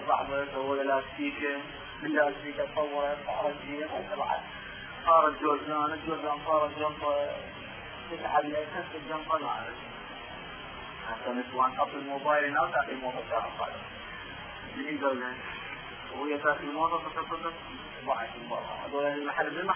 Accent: Iraq; احنا عندنا بالعراق

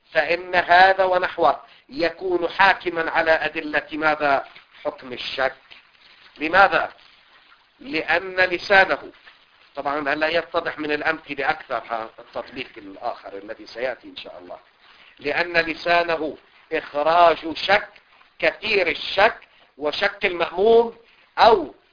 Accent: Lebanon; مثل هالمثال العام الدارج عندنا بلبنان

